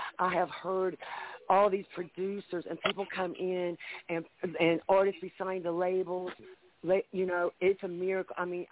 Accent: West Virginia, United States; I'm, you know, but I'm from West Virginia.

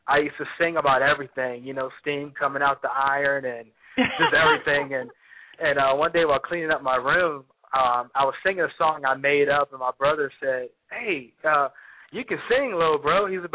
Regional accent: Virginia Beach, Virginia, United States; Well, I'm from Virginia Beach, so I'm a beach boy.

